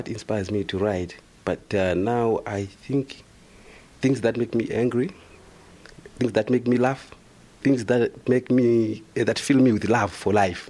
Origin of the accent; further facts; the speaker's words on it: Zimbabwe; I'm from Zimbabwe.